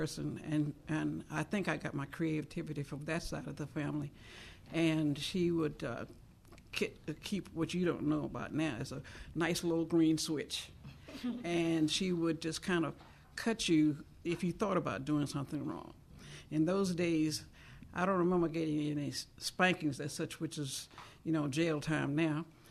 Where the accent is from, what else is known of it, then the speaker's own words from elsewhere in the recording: Richmond, Virginia, United States; born there; I was born in Richmond, Virginia, my father lived in Richmond.